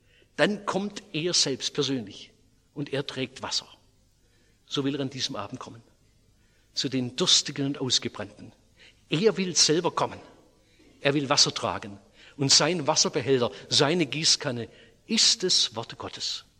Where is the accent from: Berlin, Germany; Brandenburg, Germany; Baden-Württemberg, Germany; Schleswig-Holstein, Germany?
Baden-Württemberg, Germany; Oberndorf am Neckar; So habe ich es in meiner Heimatstadt Oberndorf-Neckar erlebt.